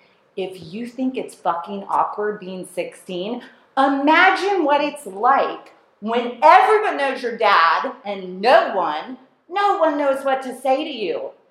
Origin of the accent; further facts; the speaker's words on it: Kissimmee, Florida, United States; also born or lived in St. Cloud; So I grew up in Kissimmee, eventually moving to St. Cloud, same damn thing.